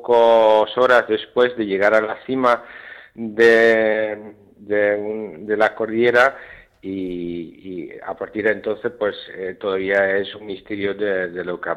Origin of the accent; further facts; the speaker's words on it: Netherlands; Spanish is a second language; nosotros no hablamos castellano. Y bueno, soy holandés.